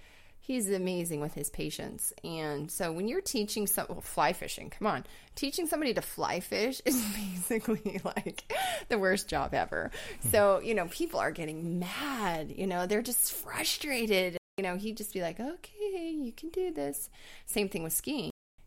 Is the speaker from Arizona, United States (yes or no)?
no; Bozeman, Montana, United States; I grew up in Bozeman, Montana, which has some of the most epic skiing in the world